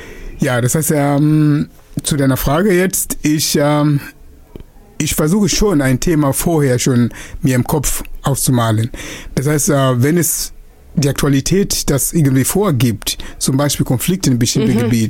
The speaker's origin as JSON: {"language": "German", "country": "Mozambique", "second_language": "German", "lives_now": "Germany", "said": "dann habe ich einige Freunde im Norden Mosambik, wo ich herkomme ursprünglich."}